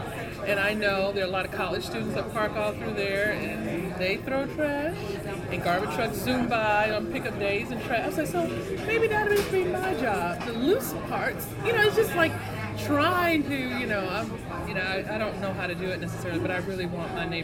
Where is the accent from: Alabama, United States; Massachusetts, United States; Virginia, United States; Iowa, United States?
Alabama, United States; Mobile; now in North Carolina, United States; We're originally from Mobile, Alabama.